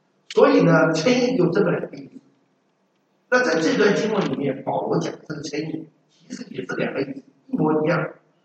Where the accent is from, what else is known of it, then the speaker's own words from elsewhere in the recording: China; 我想我们中国人也有文体，对不对？我们中国人的诗词都是有对的